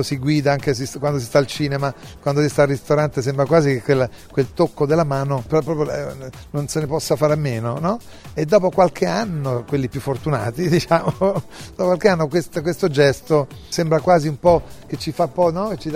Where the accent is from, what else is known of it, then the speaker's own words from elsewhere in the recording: Rome, Lazio, Italy; born there; Mio padre era di Rionero in Vulture, un paese molto insomma conosciuto nella Basilicata, e mia madre è venuta giovanissima a Roma, io sono nato a Roma